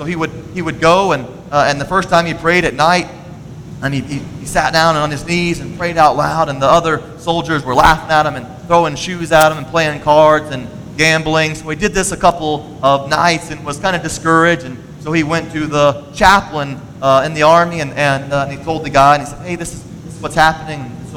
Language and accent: English; Pensacola, Florida, United States; Now, I grew up in Pensacola, Florida, and people don't know a lot of things about Florida except for the beaches